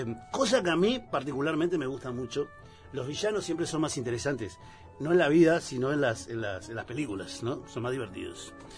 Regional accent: Uruguay; Soy uruguayo.

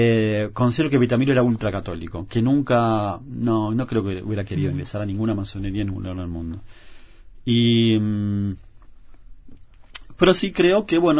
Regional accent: Uruguay; como uruguayos, fuimos muy injustos con la sociedad que le tocó vivir

